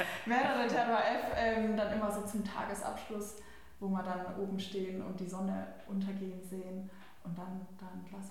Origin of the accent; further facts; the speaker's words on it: Randersacker, Bavaria, Germany; Da lobe ich jetzt mal meine Winzer aus Randersacker, aus meinem Heimatort.